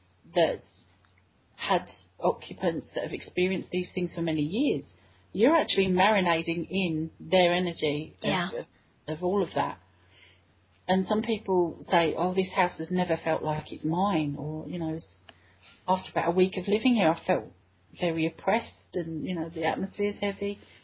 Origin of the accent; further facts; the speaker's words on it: England, United Kingdom; I'm English, but I haven't had all my lives in England. That mm-hmm. just happens to be where I was born this time.